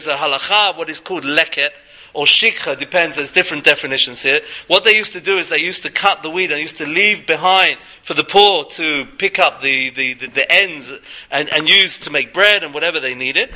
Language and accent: English; London, United Kingdom; now in Houston, United States; when I grew up in London, I lived near my uncles, and we all lived near to each other